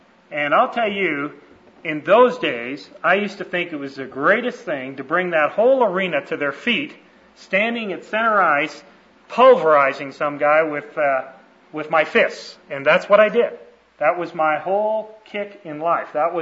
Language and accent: English; Canada; When I was growing up in Canada